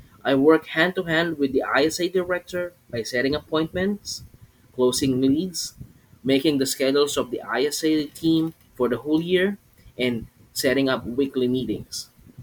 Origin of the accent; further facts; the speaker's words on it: Philippines; first language Filipino; English is a second language; I also speak three languages: my mother tongue, which is Filipino, English, and Spanish.